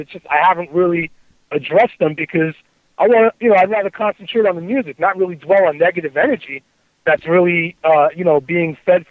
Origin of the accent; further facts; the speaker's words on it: United States; I'm from the hood. I'm from Glenwood Projects. I go back there. I got homies there. I hustle there.